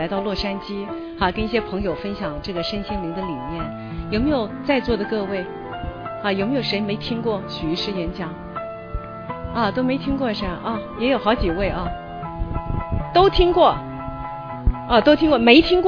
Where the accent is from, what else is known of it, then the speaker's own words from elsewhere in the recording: Taiwan; 那我是从台湾来的。